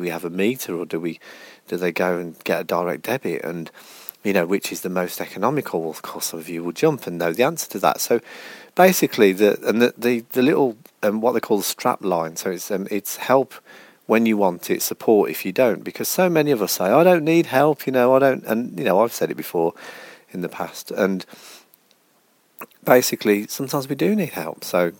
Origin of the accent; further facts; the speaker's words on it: Birmingham, West Midlands, United Kingdom; I'm not from Liverpool. I was never at St. Vincent's. I was actually at Licky Grange School in Birmingham, for those that care.